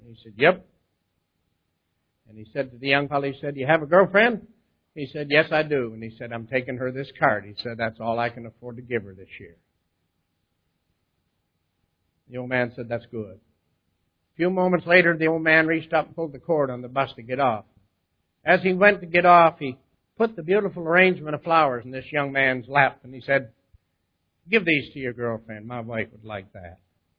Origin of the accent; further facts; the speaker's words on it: Vancouver, British Columbia, Canada; I said, I'm from Vancouver, British Columbia.